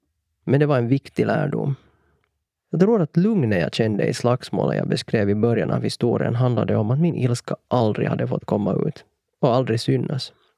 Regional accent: Colombia; now in Sweden; Min nästa stora utmaning är återresan till mitt hemland Colombia.

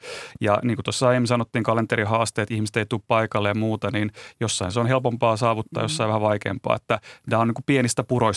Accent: Seinäjoki, South Ostrobothnia, Finland; itse olin Seinältä kotoisin

